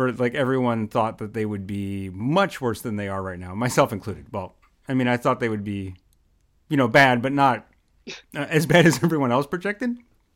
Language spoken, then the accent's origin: English; Philadelphia, Pennsylvania, United States; I'm from the Philly area. I really don't like the Lakers.